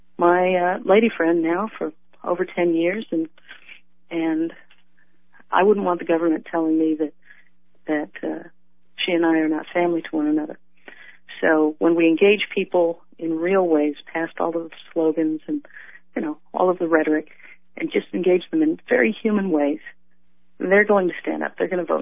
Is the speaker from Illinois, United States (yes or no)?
no; Florida, United States; People think, I grew up in North Florida. Some people think North Florida's way, you know, too conservative, people won't listen.